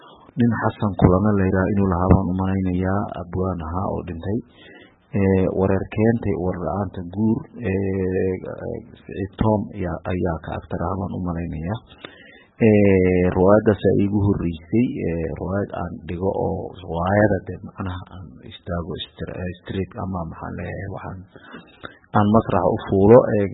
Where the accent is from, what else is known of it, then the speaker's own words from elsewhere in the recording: Qoryooley, Lower Shabelle, Somalia; born there; maasha allah walaal mahadsanid anuu horta waxaan ku dhashay degmada Qoryooley ee gobolka Shabeellaha Hoose